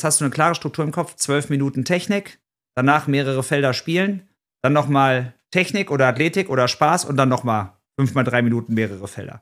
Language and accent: German; North Rhine-Westphalia, Germany; ich komme aus dem Ruhrgebiet